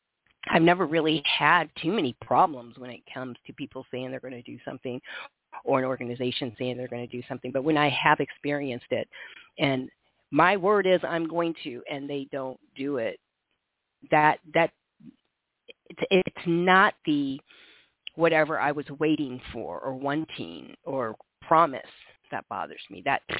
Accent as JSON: {"language": "English", "town": "Sioux City", "region": "Iowa", "country": "United States", "said": "Well, I'm from Sioux City, Iowa, and the most important person was that statue in the park."}